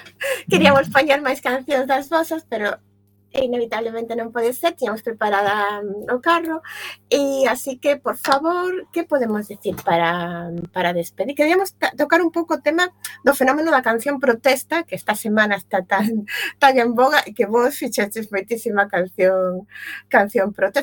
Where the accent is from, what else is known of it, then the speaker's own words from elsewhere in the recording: Galicia, Spain; eu como galega só quero dicirvos unha cousa